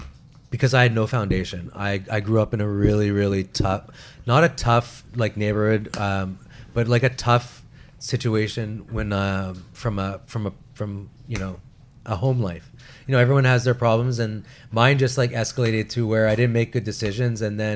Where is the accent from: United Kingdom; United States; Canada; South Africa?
Canada; Montreal, Quebec; I was born and raised in Montreal, and all of a sudden I just get married 1 year and I moved to Ottawa